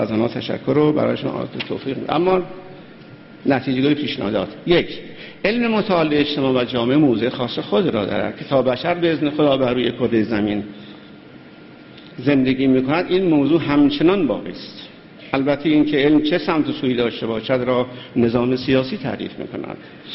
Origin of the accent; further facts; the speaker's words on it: Iran; به عنوان یک ایرانی تجربه تاریخ زیادی داریم